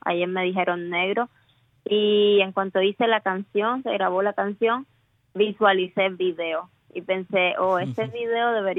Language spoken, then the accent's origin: Spanish; Cuba; yo en Cuba estudié por 11 años música clásica, pero no sabía mucho de la propia mía música cubana.